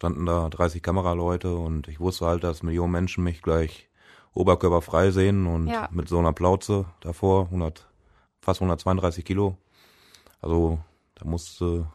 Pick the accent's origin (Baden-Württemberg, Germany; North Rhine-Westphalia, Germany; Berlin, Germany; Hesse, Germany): North Rhine-Westphalia, Germany; Ochtrup; now in Gronau-Epe, Germany; 34 Jahre alt, wohne mittlerweile in Gronau-Epe. Ich bin gebürtiger Ochtrupper, verheiratet, habe 2 Söhne, 8 und 3 Jahre alt.